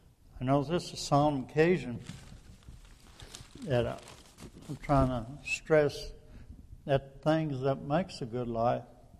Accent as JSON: {"language": "English", "region": "Oklahoma", "country": "United States", "tie": "born or raised there", "said": "I was raised mostly in Oklahoma. I lived out in the country. Did 4-H club as a child, up through junior high school."}